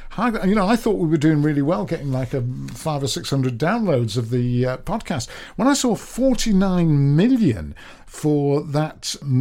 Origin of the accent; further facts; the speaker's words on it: Manchester, North West England, United Kingdom; I'm from Manchester.